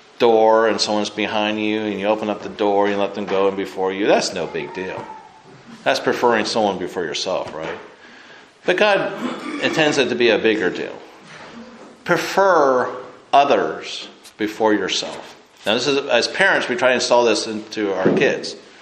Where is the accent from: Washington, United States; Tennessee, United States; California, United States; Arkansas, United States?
California, United States; Now, growing up in California during the 70s, I bring this up every now and then